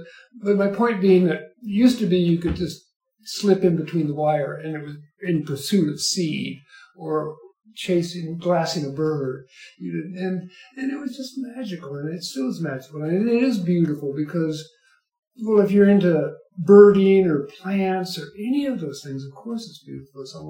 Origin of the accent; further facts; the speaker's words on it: Kentucky, United States; moved away as an adult; now in Tucson, United States; when I was a kid, I grew up in Kentucky. And so coming to the Southwest